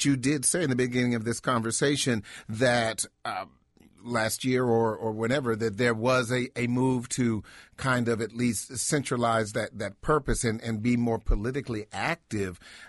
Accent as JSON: {"language": "English", "town": "Lanham", "region": "Maryland", "country": "United States", "tie": "born or raised there", "said": "calling from Lanham, my hometown."}